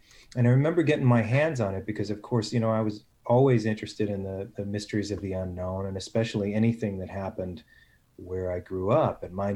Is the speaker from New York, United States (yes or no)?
yes; Long Island, New York, United States; I became aware of it because I grew up on Long Island. I later lived in New York City